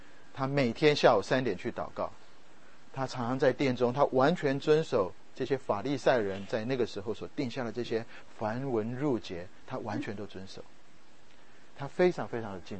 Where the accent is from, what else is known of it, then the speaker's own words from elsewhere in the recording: Japan; 我在日本长大，